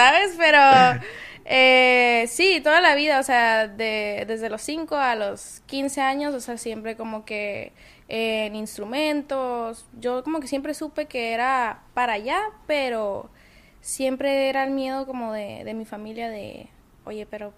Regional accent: Chihuahua, Mexico; now in Sinaloa, Mexico; yo soy de Chihuahua, pero ahorita vivo en Sinaloa. Ya me considero sinaloense, la verdad, ya tengo 2 años, ya.

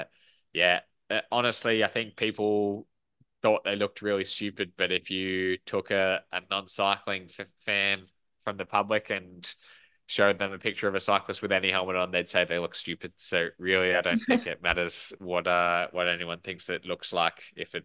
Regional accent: Australia; And as an Australian racing on that side of the world, it was a race that was special for me.

